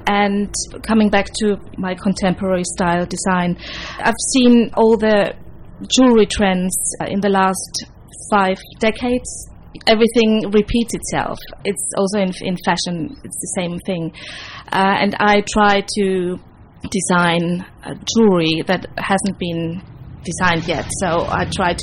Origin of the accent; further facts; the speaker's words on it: Austria; I'm from Austria. I was born in Austria into a family of jewellers and goldsmiths.